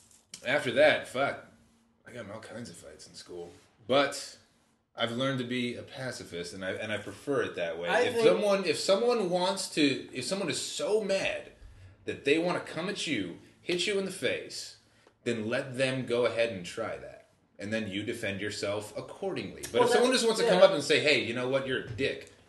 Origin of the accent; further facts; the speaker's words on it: Hawaii, United States; I grew up in Hawaii.